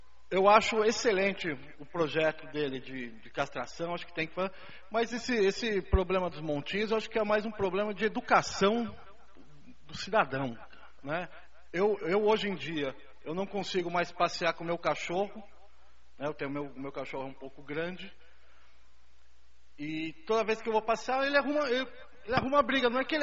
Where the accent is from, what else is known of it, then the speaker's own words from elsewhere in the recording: São Paulo, Brazil; é cultura da minha cidade, de onde eu vim, em São Paulo